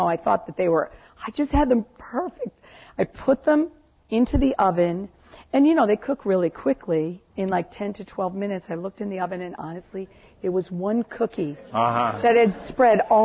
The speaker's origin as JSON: {"language": "English", "region": "New England", "country": "United States", "tie": "born or raised there", "said": "growing up in New England, it was spring, summer, autumn, winter."}